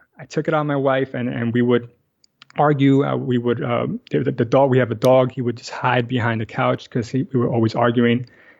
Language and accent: English; New York City, New York, United States; now in Astoria, Queens, United States; I live in Astoria, Queens. Oh, yeah. Yeah, so I actually grew up in Washington Heights my whole life, but I moved here about 3 years ago with my wife.